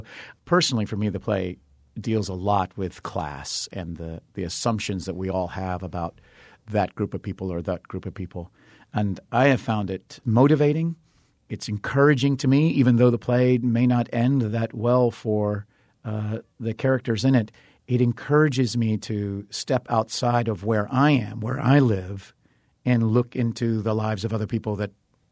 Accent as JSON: {"language": "English", "region": "Virginia", "country": "United States", "tie": "born or raised there", "said": "But I grew up in Virginia in the South, and the race question is still very much alive and still being pursued and asked and trying to be answered."}